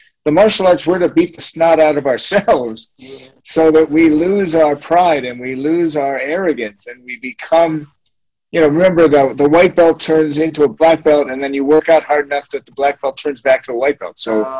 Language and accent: English; Toledo, Ohio, United States; now in Switzerland; I'm a kid from Toledo, Ohio, and I'm living in Switzerland. I've traveled all over the world.